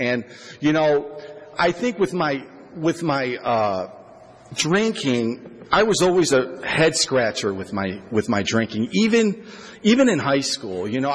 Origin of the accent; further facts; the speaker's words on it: Toledo, Ohio, United States; I'm originally from Toledo, Ohio, and I grew up in AA.